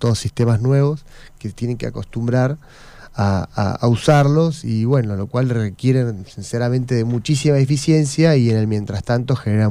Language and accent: Spanish; Argentina